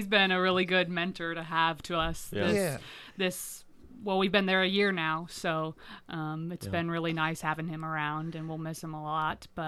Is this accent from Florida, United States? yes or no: no; Teutopolis, Illinois, United States; So I grew up in Totopolis, Illinois, right by Effingham.